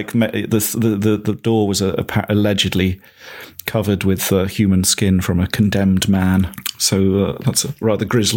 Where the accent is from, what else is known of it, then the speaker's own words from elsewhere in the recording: Bristol, South West England, United Kingdom; I grew up in Bristol. I went to school in Thornbury, which is just outside Bristol. Yes, and I'd lived in Bristol for pretty much all my adult life, really.